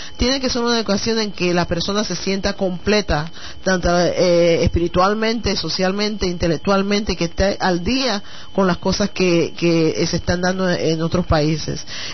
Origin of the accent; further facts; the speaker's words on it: Panama; moved away; cuando yo salí de Panamá, la Universidad de Panamá era una de las recomendadas a nivel internacional